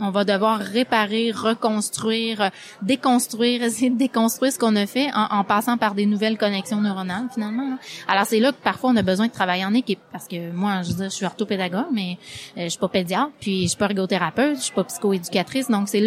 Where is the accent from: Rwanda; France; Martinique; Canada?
Canada; Quebec; Donc, chez nous, au Québec, ben on a utilisé beaucoup le jeu.